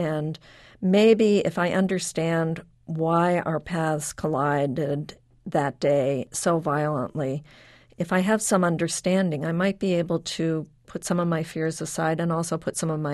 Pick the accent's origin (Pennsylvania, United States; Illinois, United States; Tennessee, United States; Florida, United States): Illinois, United States; Evanston; Well, I grew up in Evanston, Illinois, in a suburb that really worked for an integrated community.